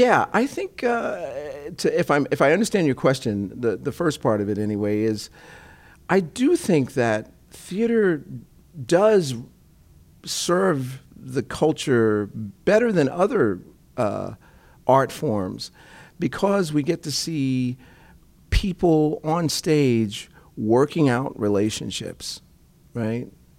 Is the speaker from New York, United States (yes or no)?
yes; New York, United States; because I grew up in New York, I heard, "Don't talk like that. That's bad talk.